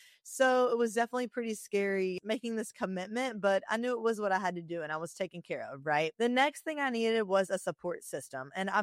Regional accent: Alabama, United States; moved away as an adult; I'm going to be the best trainer that you've ever seen. I'm coming from Alabama. There's going to be no one like me.

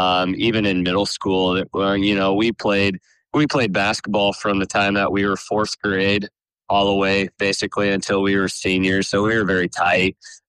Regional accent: Fairbury, Nebraska, United States; So I was born and raised in Fairbury, Nebraska.

